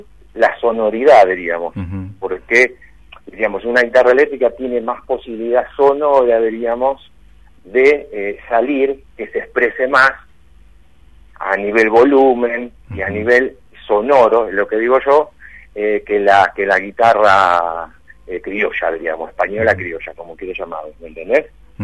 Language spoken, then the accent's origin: Spanish; Buenos Aires, Argentina; yo que soy de Buenos Aires voy a tocar en Misiones